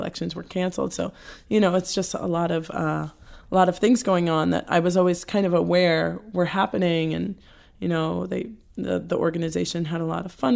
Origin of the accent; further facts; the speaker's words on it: New Jersey, United States; also born or lived in Queens, New York; Queens, New York. Moved to New Jersey when I was five.